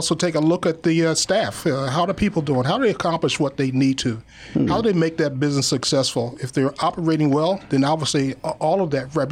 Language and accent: English; Philadelphia, Pennsylvania, United States; moved away as an adult; Well, back in 1969, while growing up in Philadelphia, I was attending tech school.